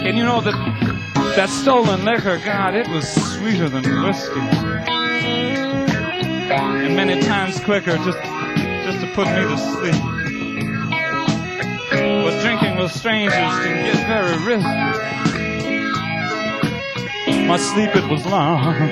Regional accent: New York, United States; I told her that I was from New York.

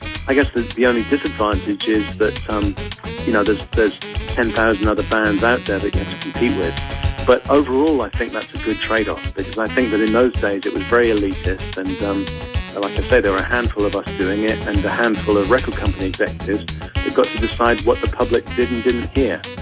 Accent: London, United Kingdom; also born or lived in Europe; I grew up in London and around Europe

